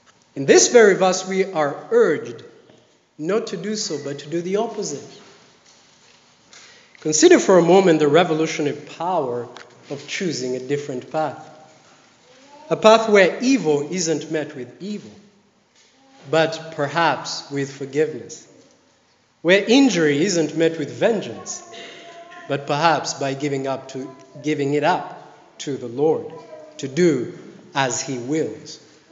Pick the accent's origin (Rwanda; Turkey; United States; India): Rwanda; I come from Rwanda. I've seen what hate, does.